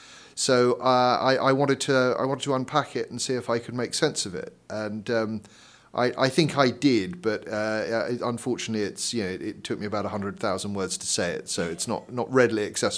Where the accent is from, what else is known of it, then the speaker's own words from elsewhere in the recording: South West England, United Kingdom; There was a big Iron Age hill fort near where I grew up in Dorset, which I used to play in.